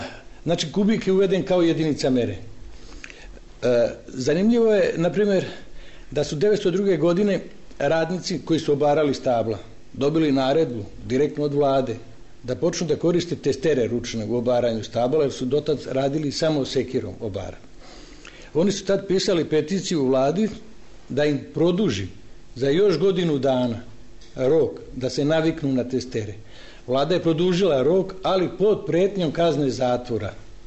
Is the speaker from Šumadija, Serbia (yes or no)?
yes; Šumadija, Serbia; moved away; ja nisam iz ovih krajeva, ja sam došao ovde pre 35 godina, to mi je bilo najteže. Preći Kadinjaču, a kasnije i Debelo brdo. Ja sam opet iz Šumadije, pa malko je ravnije.